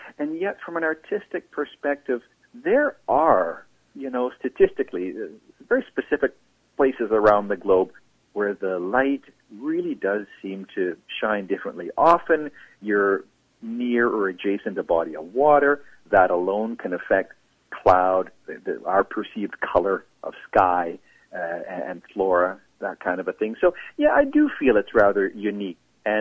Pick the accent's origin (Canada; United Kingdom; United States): Canada; Vernon, British Columbia; now in Vancouver, Canada; Yes, I grew up in Vernon, B.C., at the north end of the Okanagan Valley, and I did a couple of years of college there and part of my working life there, and I still have family there